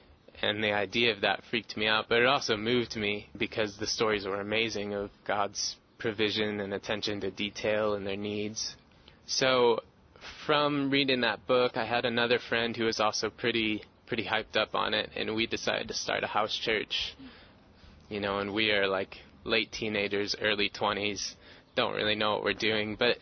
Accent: St. Louis, Missouri, United States; born there; I was born in St. Louis, Missouri, to my mother and father in 1989, October of 1989.

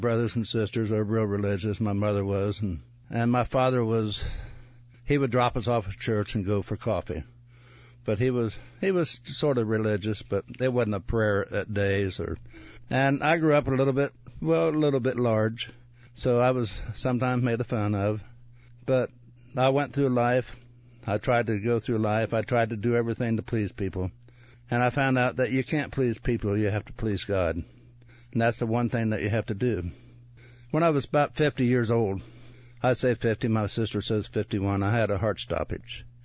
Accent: Mahomet, Illinois, United States; now in Savoy, United States; I grew up in the Muhammad area here, and I was born and raised around Muhammad. And this has been a lifetime love of my life, Muhammad. I love this area. I live in Savoy right now, but it's not too far away.

